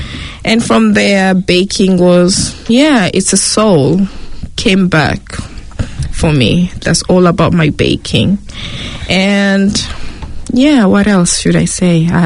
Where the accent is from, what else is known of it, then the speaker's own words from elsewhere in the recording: Zanzibar, Tanzania; God is everything to me. Born and raised in Zanzibar. You gotta check that island.